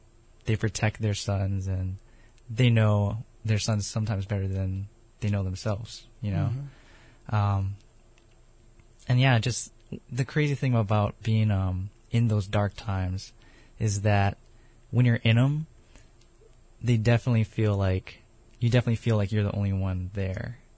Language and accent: English; Pearl City, Hawaii, United States; Well, I grew up in Pearl City, here on Honolulu in Oahu, Hawaii. And I grew up in a strong Christian home.